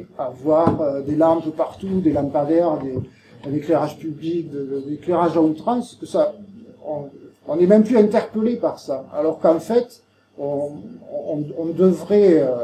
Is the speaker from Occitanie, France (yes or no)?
yes; Conques, Occitanie, France; Moi, je viens de la commune de Conques.